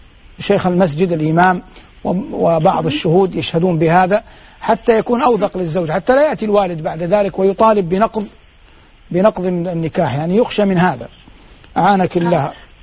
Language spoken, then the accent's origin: Arabic; Hejaz, Saudi Arabia; يوجد حتى عندنا في الحجاز ما يسمى بقراءة الفاتحة